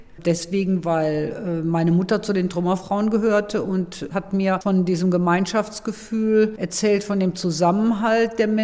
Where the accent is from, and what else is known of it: Cologne, North Rhine-Westphalia, Germany; born or raised there